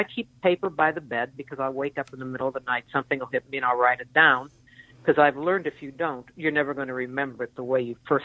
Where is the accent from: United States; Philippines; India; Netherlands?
United States; New York; And being a New Yorker, I write a lot of slang, especially with my cops, who I adore.